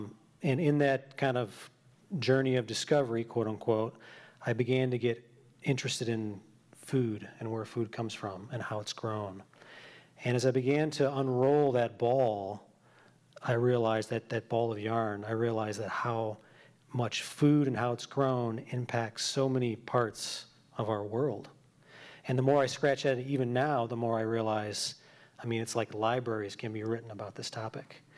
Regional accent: Evanston, Illinois, United States; also born or lived in New Mexico; I used to live out west in New Mexico for a number of years, and that was the first time, being born and raised in Evanston, basically

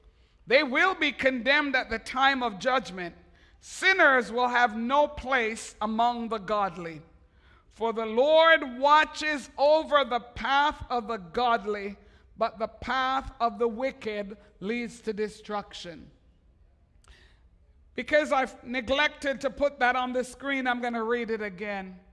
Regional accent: Montreal, Quebec, Canada; I was in my hometown of Montreal this week

